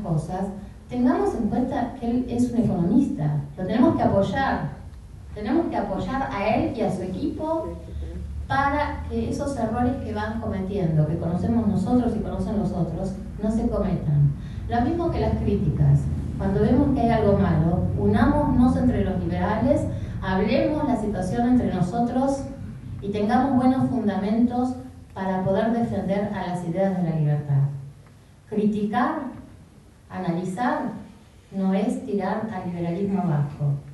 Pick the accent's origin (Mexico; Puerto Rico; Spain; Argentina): Argentina; tengamos nuestra bandera argentina Y como argentinos